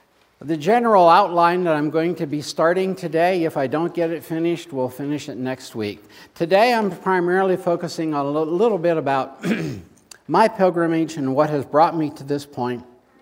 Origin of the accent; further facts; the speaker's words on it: Pennsylvania, United States; I'm a little old country farm boy from central Pennsylvania, Juniata County.